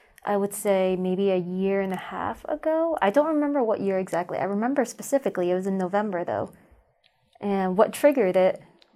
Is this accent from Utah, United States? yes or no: no; California, United States; also born or lived in Missouri / Massachusetts / Connecticut / Rhode Island; So I was born in Missouri, raised in California, and then sent with my grandma and then sent back over to my parents.